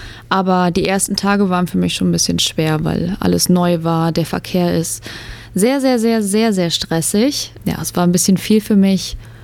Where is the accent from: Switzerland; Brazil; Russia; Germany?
Germany; Bremen; now in Australia; ich bin 27 Jahre alt, ich komme aus der Nähe von Bremen.